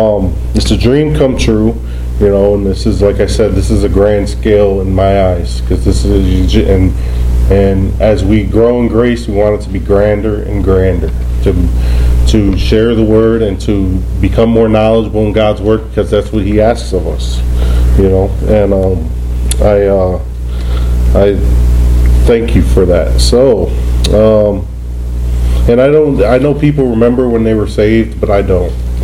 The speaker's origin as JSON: {"language": "English", "town": "East Chicago", "region": "Indiana", "country": "United States", "tie": "born or raised there", "said": "I grew up in East Chicago, Indiana. I graduated in Crown Point, and I've been here since a kid."}